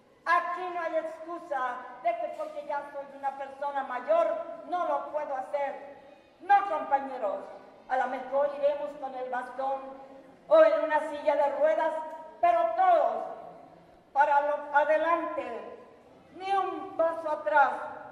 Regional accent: Tepoztlán, Morelos, Mexico; contarles de las luchas que ha pasado mi pueblo Tepoztlán

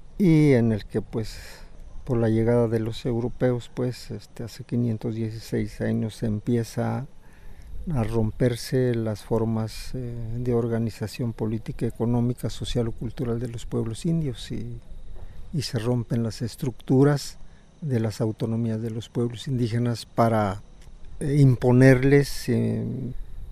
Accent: Michoacán, Mexico; el pueblo Purépecha, pues de donde vengo.

